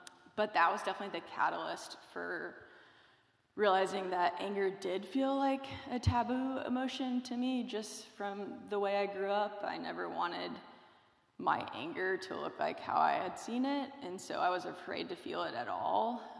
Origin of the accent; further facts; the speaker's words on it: Tennessee, United States; I'm originally from Tennessee. I grew up in a Christian household with my parents, an older brother, and a younger sister.